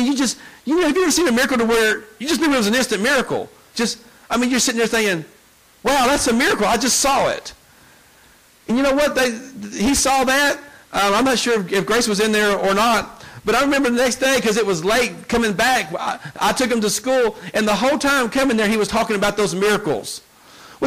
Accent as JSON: {"language": "English", "region": "the South", "country": "United States", "said": "Hey, I'm from the South, though."}